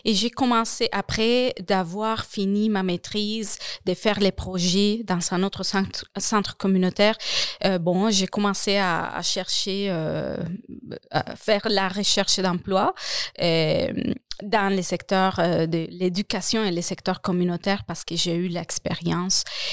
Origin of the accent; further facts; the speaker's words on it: Colombia; now in Quebec, Canada; Je viens de la Colombie et il y a, par exemple, les milieux communautaires, entre guillemets, mais c'est totalement différent.